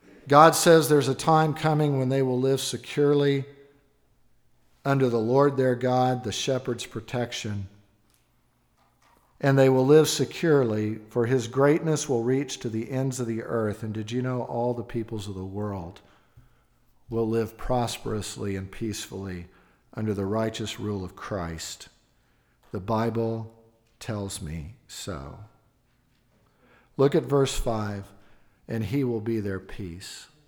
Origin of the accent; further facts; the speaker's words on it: Oklahoma, United States; had one in Oklahoma, my home state, last week.